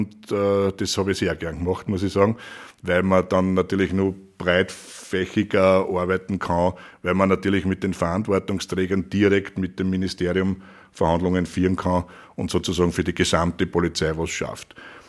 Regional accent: Lower Austria, Austria; Ich bin ein Niederösterreicher

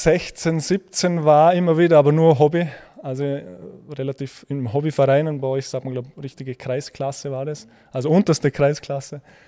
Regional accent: Dornbirn, Vorarlberg, Austria; Ich komme, genauer gesagt, aus Dornbirn, das ist in Vorarlberg, also im Westen, dort wo die Berge sind, im schönen Westen, also komplett anderer Bereich als Wien

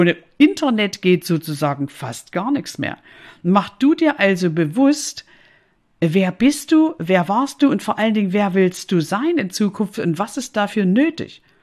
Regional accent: Saxony, Germany; accent: Saxon; ich bin Ossi, ich bin Sächsin, das hört man unschwer. Und dafür habe ich mich lange geschämt. Irgendwann habe ich gesagt, okay, ich gehe nicht zum Logopäden. Ich stehe einfach zu meinem Dialekt. Heute liebe ich ihn von Herzen.

